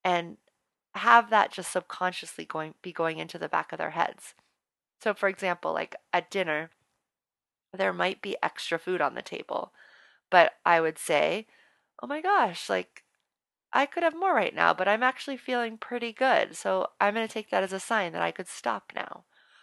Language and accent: English; New Orleans, Louisiana, United States; And I grew up in New Orleans, so there was no shortage of fun events happening.